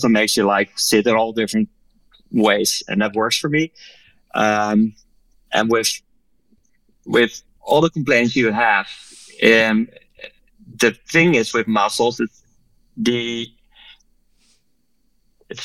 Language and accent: English; Amsterdam, North Holland, Netherlands; I never smoke weed, even though I'm from Amsterdam.